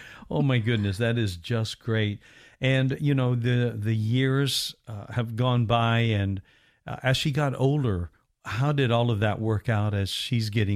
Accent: Indiana, United States; See, I have great memories of being, well, not of Florida, because I was from Indiana at that point, but we watched all the Disney stuff. We watched all the Florida stuff up in Indiana

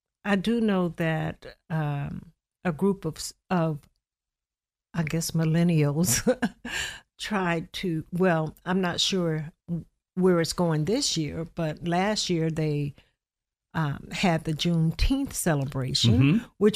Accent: Edenville, United States; that's how I grew up in Edenville.

